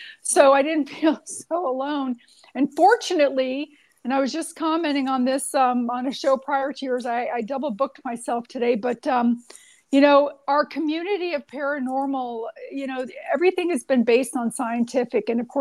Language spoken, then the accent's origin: English; Florida, United States; I grew up near Disney World, so I totally get what you're saying.